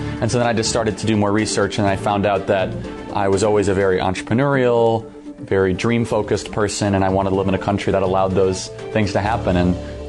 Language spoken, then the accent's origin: English; Chicago, Illinois, United States; Instead of Ferris Bueller's day off, we're both from Chicago.